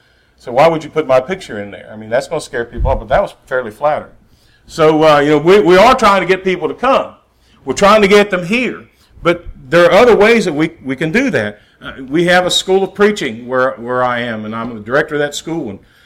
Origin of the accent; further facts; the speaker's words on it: West Virginia, United States; I grew up in West Virginia, so it's fishing. It's not fishing or hunting. It's hunting and fishing.